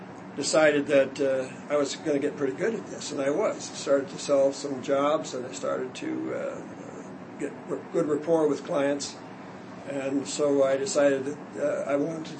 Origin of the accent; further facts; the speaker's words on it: Omaha, Nebraska, United States; born and raised in Omaha, Nebraska, which is the cold part of the country.